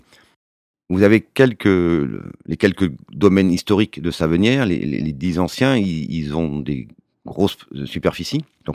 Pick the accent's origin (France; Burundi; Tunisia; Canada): France; c'est le mois de septembre chez nous, en Val-de-Loire.